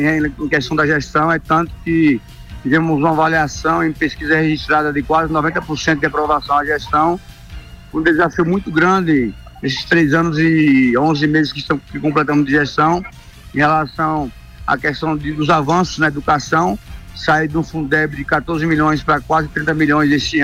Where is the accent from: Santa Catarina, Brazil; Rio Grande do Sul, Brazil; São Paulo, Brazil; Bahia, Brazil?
Bahia, Brazil; Satisfação minha aqui, que sou do interior, do norte da Bahia, aqui próximo a Capidoço, Jacobina